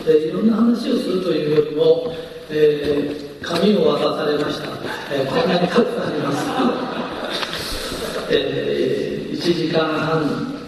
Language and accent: Japanese; Tokyo, Japan; born there; 私東京生まれって言うんですけど、市と市が言えないんです。